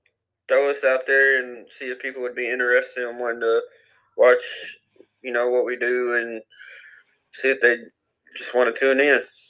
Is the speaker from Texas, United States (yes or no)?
no; Arkansas, United States; I'm from Arkansas.